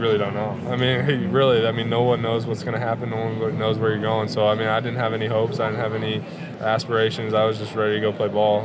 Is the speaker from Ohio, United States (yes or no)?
no; Iowa, United States; Well, I'm from Southern Iowa.